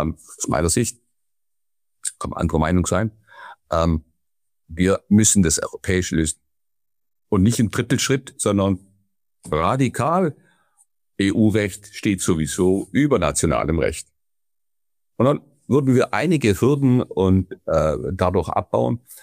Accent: Ulm, Baden-Württemberg, Germany; ich komme aus Ulm, da ist es dann ganz dramatisch. Also auf der einen Seite ist Bayern, auf der anderen Seite ist Baden-Württemberg.

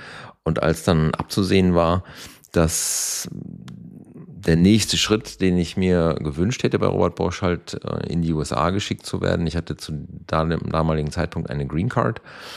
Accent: Bad Oeynhausen, North Rhine-Westphalia, Germany; Tatsächlich komme ich aus Ostwestfalen, einem wunderschönen Kurort namens Bad Oeynhausen, wohne aktuell allerdings in dem Frankenland zwischen Würzburg und Schweinfurt. Das ist meine Wahlheimat. Ich habe aber genauso auch schon in Hamburg gewohnt.

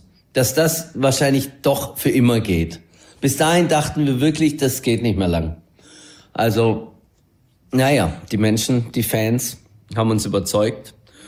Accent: Baden-Württemberg, Germany; weil man ja normalerweise zu Hause immer das beste schwäbische Essen bekommt als Schwabe

